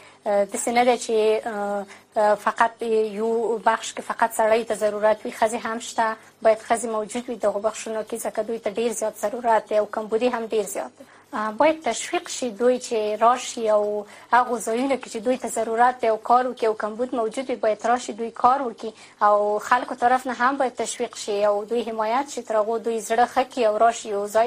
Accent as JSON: {"language": "Pashto", "region": "Paktia", "country": "Afghanistan", "lives_now": "Kabul, Afghanistan", "said": "زه د اصل د پکتیا ولایت یم، زازی یم، په کابل کې ژوند کوم."}